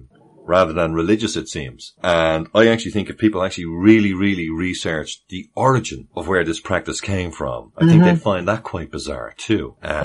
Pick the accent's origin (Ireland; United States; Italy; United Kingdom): Ireland; Well, I mean, as the Irish people, we wouldn't.